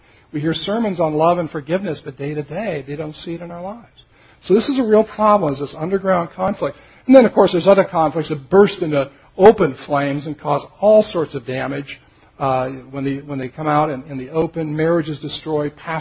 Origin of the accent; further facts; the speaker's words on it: Montana, United States; I'm from Montana, and every year we have forest fires.